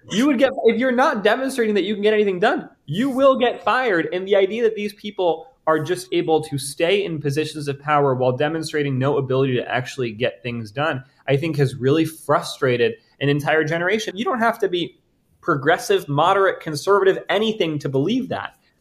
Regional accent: Maryland, United States; I see that as, in my home state and in the United States, as not only something that is an urgent need, but also a tremendous economic opportunity. And so I've partnered with accelerators and businesses in the state of Maryland

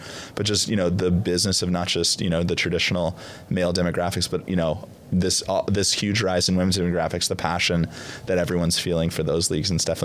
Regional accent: Denver, Colorado, United States; You know, where for me, I'm from Denver, AFC West memes is something that I regularly check in on.

